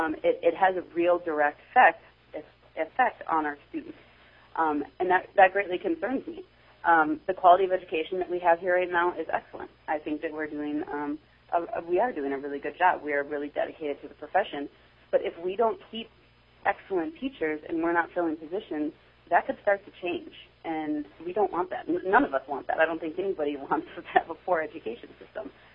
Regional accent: Minnesota, United States; now in Eagle River, United States; I also am a transplant. I'm from Minnesota. My dad brought me up here when I was younger for a trip

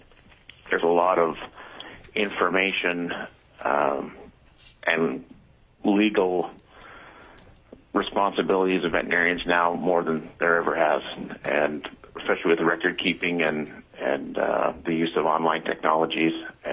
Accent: Fairbanks, Alaska, United States; I'm a veterinarian. … I'm from Fairbanks. I've been a veterinarian here in the community for 17 years. I grew up on a farm.

